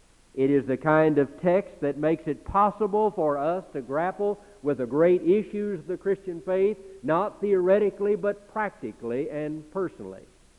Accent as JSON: {"language": "English", "town": "Dallas", "region": "Texas", "country": "United States", "tie": "born or raised there", "said": "had founded a Southern Baptist church 4,000 miles from my hometown of Dallas, Texas"}